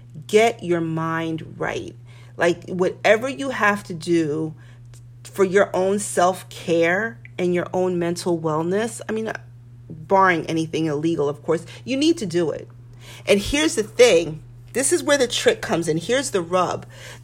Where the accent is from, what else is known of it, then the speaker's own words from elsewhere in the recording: New York City, New York, United States; I grew up near Washington Square Park, right on Bleecker Street.